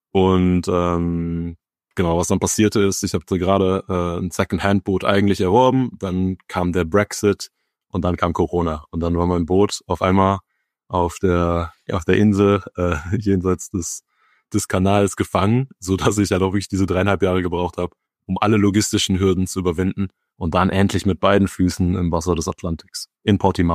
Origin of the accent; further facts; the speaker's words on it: North Rhine-Westphalia, Germany; Ich bin ja hier im Rheinland aufgewachsen, keine Seglerfamilie, auch keine Ruderfamilie tatsächlich.